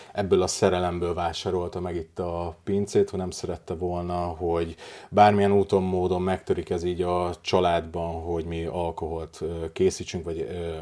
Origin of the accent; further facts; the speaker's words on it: Slovakia; az én felmenőim, mi felvidéki magyarok vagyunk